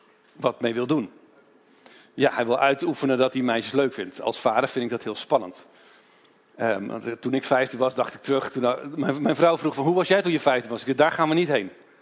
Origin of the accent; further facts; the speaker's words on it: Doetinchem, Gelderland, Netherlands; Ik ben 43. Ik kom uit Doetinchem. Wij leiden daar mede een gemeente. Dat heet Leef Doetinchem.